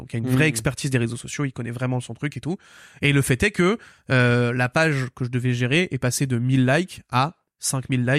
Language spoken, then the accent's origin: French; Île-de-France, France; born there; je retourne dans ma terre natale, donc à côté d'Asnières-sur-Seine.